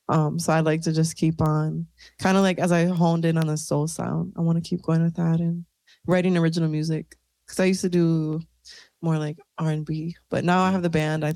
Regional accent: St. Michael, Minnesota, United States; I grew up in the Twin Cities in St. Michael.

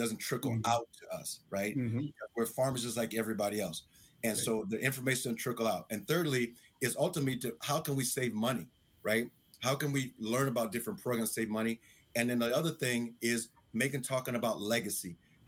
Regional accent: Iowa, United States; but we started Iowa because obviously I'm from Iowa.

